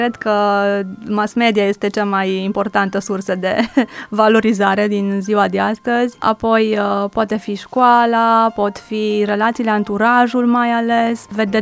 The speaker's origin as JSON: {"language": "Romanian", "country": "Romania", "said": "Suntem ca și români tradiționali"}